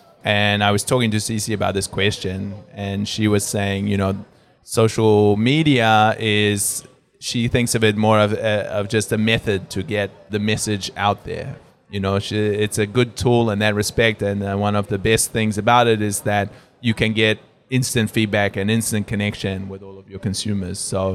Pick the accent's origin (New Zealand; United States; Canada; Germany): New Zealand; I'm a New Zealander